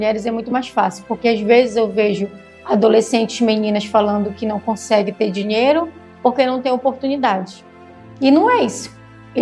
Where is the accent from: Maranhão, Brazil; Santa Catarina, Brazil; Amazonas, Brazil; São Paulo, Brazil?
Amazonas, Brazil; Manaus; also born or lived in Santarém / Macapá; eu nasci em Santarém, porém passei pouco tempo aqui. Logo minha família foi para Manaus, moramos lá 11 anos e aí quando eu completei 11 anos meu pai decidiu ir embora para Macapá, onde nós moramos lá até meus 14 anos.